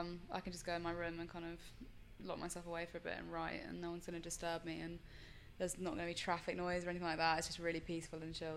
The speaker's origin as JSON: {"language": "English", "region": "South East England", "country": "United Kingdom", "tie": "born or raised there", "lives_now": "Devon, United Kingdom", "said": "Well, at the moment I live in Devon with my family. But I grew up in Hampshire"}